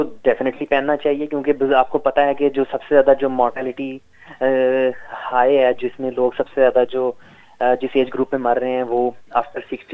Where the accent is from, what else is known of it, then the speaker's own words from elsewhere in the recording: Pakistan; moved away as an adult; now in Australia; میرا پاکستان سے تعلق ہے, پاکستان سے میں نے پڑھا اور وہیں سے میں نے یہاں پہ آیا پی ایچ ڈی کرنے.